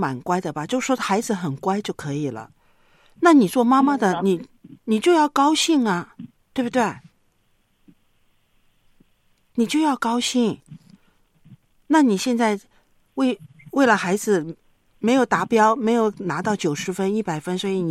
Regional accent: China; 我们中国人呢，就觉得孩子做得好的是理所当然的

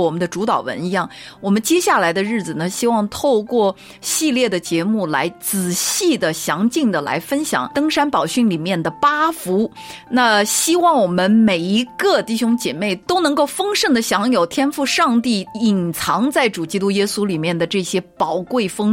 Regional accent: China; 对我们中国人来说，我们特别喜欢福这个字嘛

